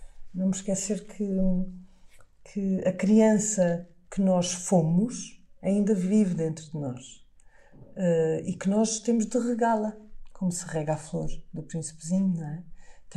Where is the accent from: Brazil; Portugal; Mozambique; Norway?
Portugal; Azores; E eu, pronto, cresci nos Açores com tanta coisa bonita à minha volta